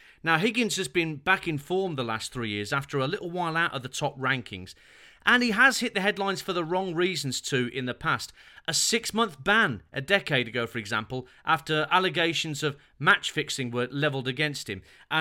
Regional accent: Birmingham, West Midlands, United Kingdom; when I was growing up in Brum.

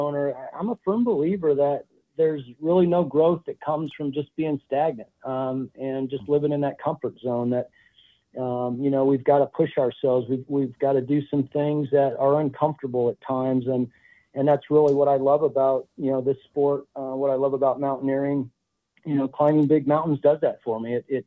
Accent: Arizona, United States; I grew up in Arizona and just loved being in the mountains and kind of getting out in nature.

